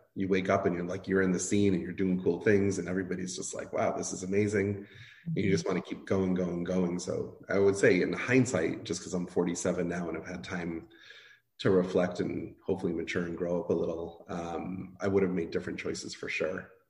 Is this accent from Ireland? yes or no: no; New Hampshire, United States; It was more just like, you know, Indian immigrant family. I grew up in New Hampshire, which is not like the most diverse place.